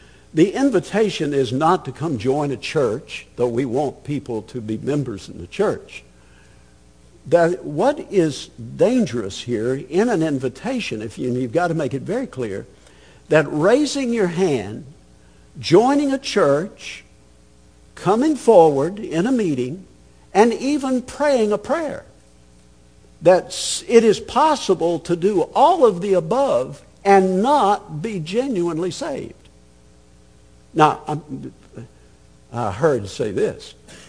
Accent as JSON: {"language": "English", "region": "Bible Belt", "country": "United States", "tie": "born or raised there", "said": "I grew up in the Bible Belt, and I grew up in a culture where, I guess before I became a Christian, I probably sat through just about as many invitations as anybody."}